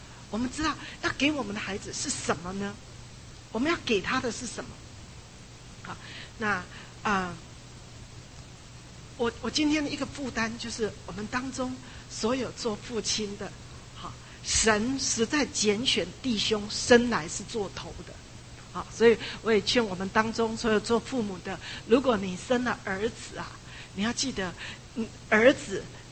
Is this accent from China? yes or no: no; Taiwan; 就像我们从小在台湾读书一样，所有读书是为着联考，是为着联考。